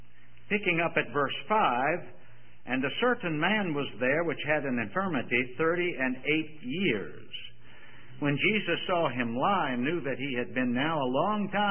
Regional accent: Richmond, Virginia, United States; She's from Harrisonburg, Virginia. I'm from Richmond, Virginia.

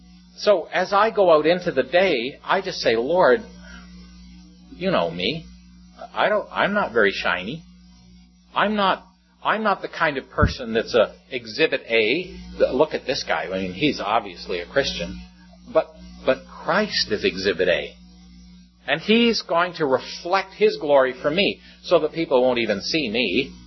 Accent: St. Catharines, Ontario, Canada; I'm from St. Catharines, just, you know, a town across the lake.

